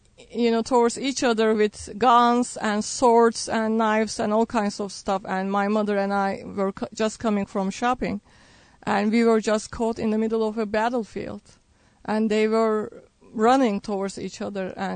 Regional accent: Turkey; I grew up in Turkey, and I grew up in a devout Muslim home.

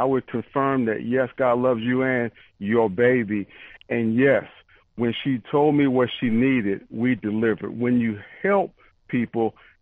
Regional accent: Detroit, Michigan, United States; I grew up in Detroit, Michigan in the 60s.

